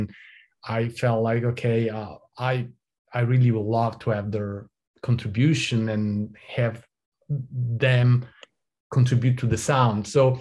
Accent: Texas, United States; accent: Texan; You haven't noticed my Texan accent, right?

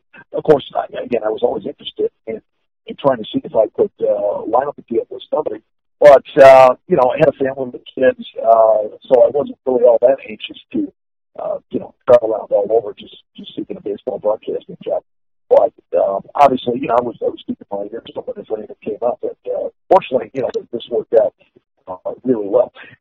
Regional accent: Milwaukee, Wisconsin, United States; Milwaukee is my hometown.

